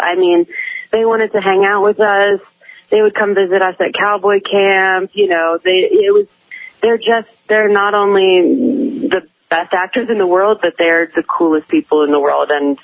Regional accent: Washington, United States; now in Montana, United States; I grew up in Washington State, so I loved, you know, the outdoors and nature, but I had never been to Montana.

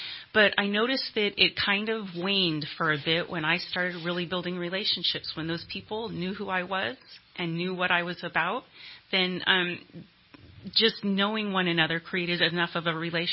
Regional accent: Shingletown, California, United States; I grew up in Shingletown in the 80s, and I lived to talk about it.

